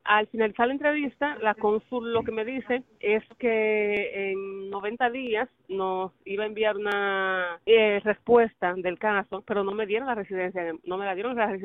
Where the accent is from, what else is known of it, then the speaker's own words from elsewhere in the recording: Dominican Republic; now in Tampa, United States; Yo soy dominicana.